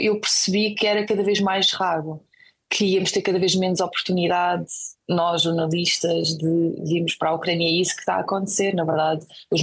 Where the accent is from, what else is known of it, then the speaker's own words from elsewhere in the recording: Portugal; os meus pais emigraram para Portugal, levaram a mim e ao meu irmão mais novo com eles. Portanto, eu cresci em Portugal, eu acho que a formação da minha identidade foi sobretudo feita em Portugal